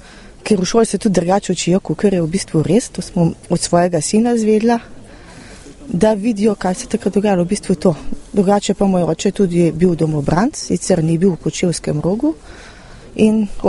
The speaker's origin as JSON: {"language": "Slovenian", "town": "Vrhnika", "region": "Central Slovenia", "country": "Slovenia", "said": "iz Vrhnike."}